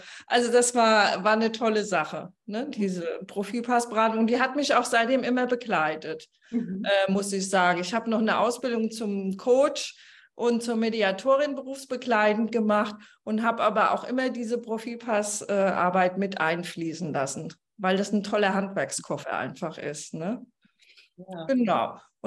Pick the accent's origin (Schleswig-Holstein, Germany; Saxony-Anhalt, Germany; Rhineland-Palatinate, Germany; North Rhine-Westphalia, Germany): Rhineland-Palatinate, Germany; Mainz; born there; Ich bin aus der Nähe von Mainz gebürtig und von einem Weingut. Mein Papa war Winzer.